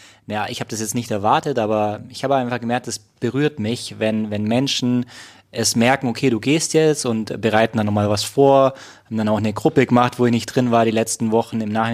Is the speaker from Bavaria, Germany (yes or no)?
yes; Augsburg, Bavaria, Germany; moved away as an adult; ich habe nach 36 Jahren meinen Heimatort verlassen, Augsburg, falls es noch nicht jemand weiß.